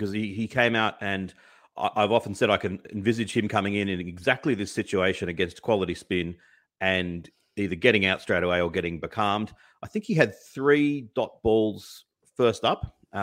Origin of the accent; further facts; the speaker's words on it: Australia; thoroughly enjoyable as an Australian fan.